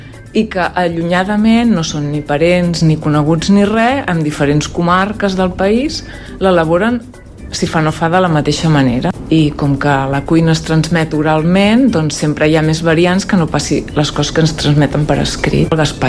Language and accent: Catalan; Catalonia, Spain; accent: Central Catalan; ja no diem gazpacho, diem gazpacho els que som del català central